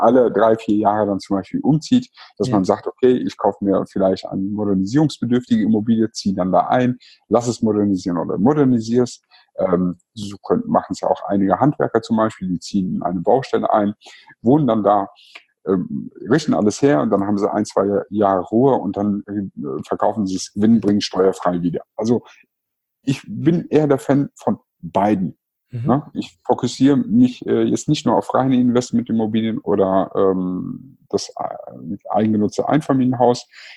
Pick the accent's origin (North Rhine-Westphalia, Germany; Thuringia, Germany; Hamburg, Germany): North Rhine-Westphalia, Germany; Cologne